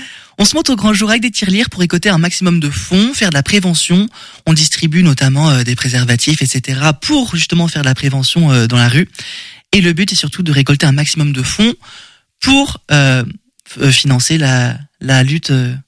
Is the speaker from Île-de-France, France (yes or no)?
no; Angers, Pays de la Loire, France; Je suis originaire d'Angers, mais ça fait que 2 ans.